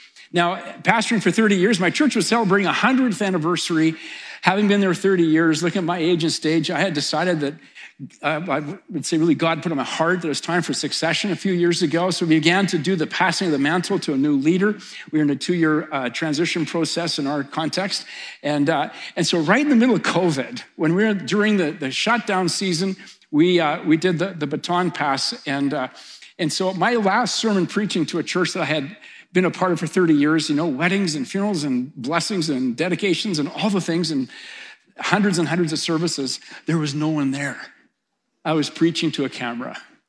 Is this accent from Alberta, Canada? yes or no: yes; Edmonton, Alberta, Canada; I got to tell you, I'm from Edmonton.